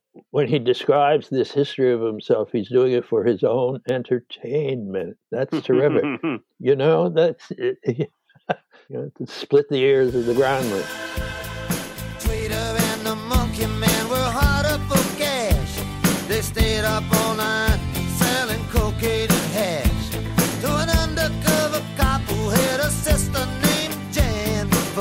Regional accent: New York, United States; And I didn't know how to drive as a New Yorker.

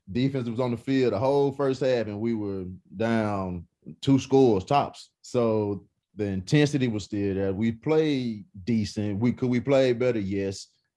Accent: Texas, United States; I'm from East Texas, and I see it.

